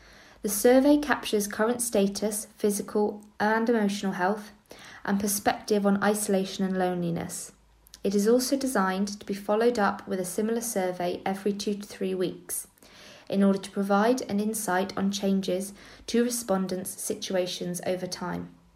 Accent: Wales, United Kingdom; first language cy; English is a second language; As Welsh is my first language, I've been singing the hymn … to a few of them.

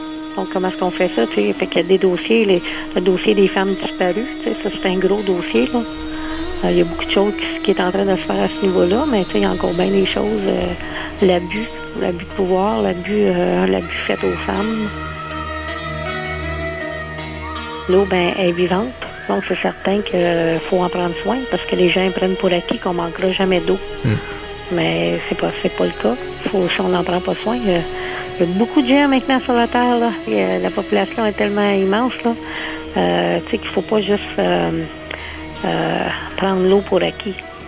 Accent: Hull, Quebec, Canada; Je suis algonquine. Je suis native de Hull.

